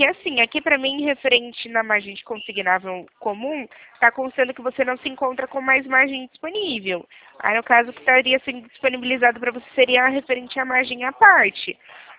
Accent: Limeira, São Paulo, Brazil; eu sou da cidade de Limeira, interior de São Paulo.

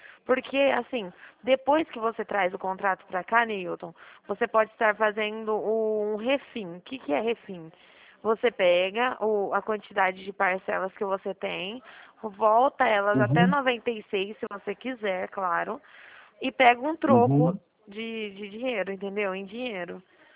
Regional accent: São Paulo, Brazil; eu sou aqui do estado de São Paulo

